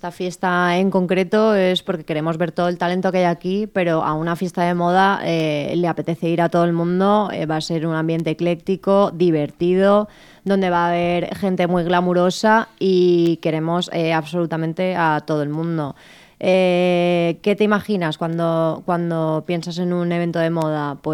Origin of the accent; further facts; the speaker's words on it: Valencian Community, Spain; he sido top 2 del mundo y soy valenciana.